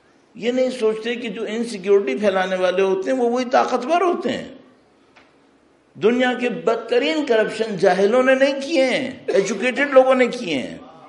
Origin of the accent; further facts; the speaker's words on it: Pakistan; پاکستان کے اندر بھی جہاں سے میں آیا ہوں ظاہر ہے میں اس کو زیادہ دیکھ رہا ہوں